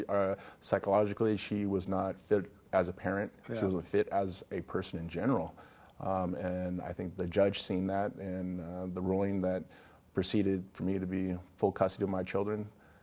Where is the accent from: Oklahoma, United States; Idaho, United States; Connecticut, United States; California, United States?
California, United States; Santa Ana; also born or lived in Huntington Beach; I grew up in Huntington Beach to the age of six. And then from 6 to 13, I lived in Santa Ana, California